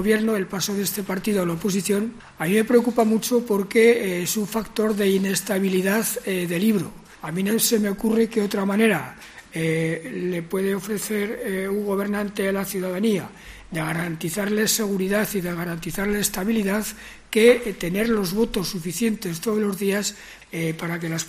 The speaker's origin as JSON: {"language": "Spanish", "region": "Aragon", "country": "Spain", "said": "Como español, como socialista, como aragonés"}